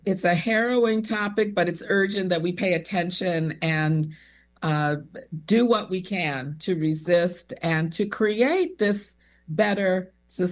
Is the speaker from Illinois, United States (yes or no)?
yes; Chicago, Illinois, United States; So this is my memoir, my first and only memoir about my childhood growing up in Chicago in the 1960s in an interracial family, a white father, a black mother.